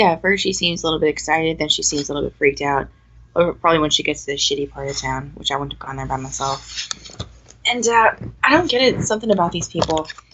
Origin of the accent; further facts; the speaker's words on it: Indiana, United States; Because I'm from Indiana.